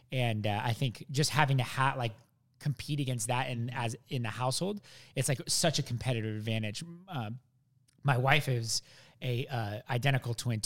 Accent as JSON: {"language": "English", "town": "Wenatchee", "region": "Washington", "country": "United States", "tie": "born or raised there", "also_born_or_lived": "Seattle", "said": "I grew up in Wenatchee, Washington. I was born in Seattle. My mom and dad are both immigrants."}